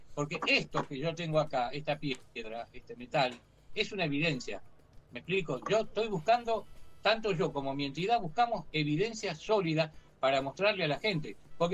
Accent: Ensenada, Buenos Aires Province, Argentina; soy de Ensenada, soy de Ensenada.

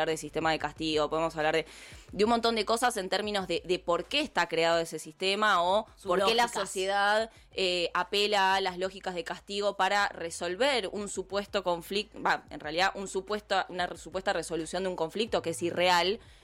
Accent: La Plata, Buenos Aires Province, Argentina; Sí, soy platense.

